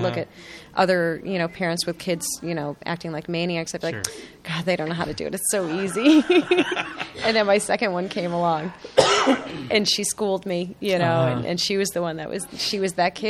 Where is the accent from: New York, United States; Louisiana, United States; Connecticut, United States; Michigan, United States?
Connecticut, United States; Rocky Hill; And that is not so subtly set in Rocky Hill. So that's of course my hometown where I grew up.